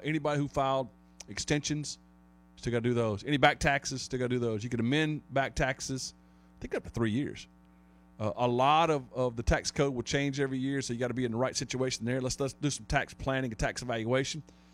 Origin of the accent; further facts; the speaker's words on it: South Carolina, United States; I grew up in the Midlands, and I grew up on Lake Murray and behind the dam and all the broad rivers and all that going down through there.